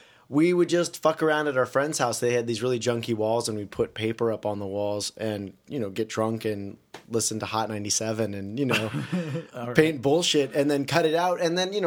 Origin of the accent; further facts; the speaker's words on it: Portland, Oregon, United States; also born or lived in California; They moved to California, and then I grew up mainly in Portland, Oregon.